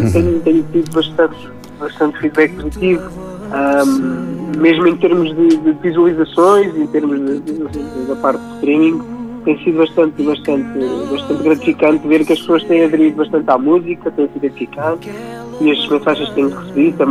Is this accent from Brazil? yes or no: no; Portugal; Além de Bispo, Portugal.